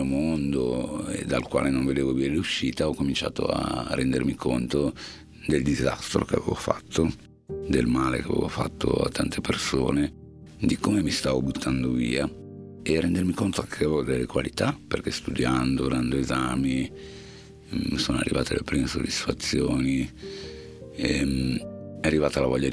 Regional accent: Liguria, Italy; born there; sono nato nella provincia di Genova.

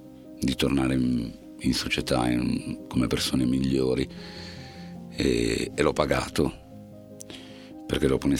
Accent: Liguria, Italy; born there; sono nato nella provincia di Genova.

